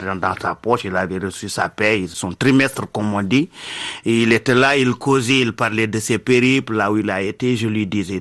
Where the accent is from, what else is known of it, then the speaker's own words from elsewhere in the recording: Senegal; on vient de l'Afrique, on est du Sénégal, on n'est pas loin du Burkina Faso et ça nous touche tous.